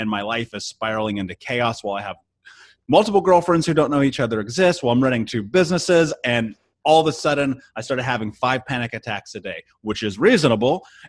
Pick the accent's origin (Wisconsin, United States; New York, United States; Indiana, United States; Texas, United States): Indiana, United States; Indianapolis; I grew up in the Midwest, Indianapolis.